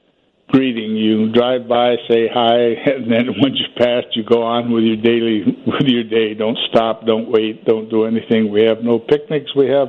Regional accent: Iowa, United States; I'm from Iowa originally, but I enlisted in 1966 and was in Vietnam 69-70

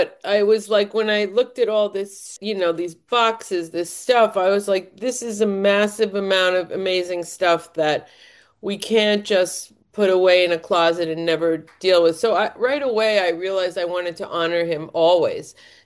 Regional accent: Brooklyn, New York, United States; born there; Well, I was born in Williamsburg in the apartment. My father got the apartment that his parents moved out of.

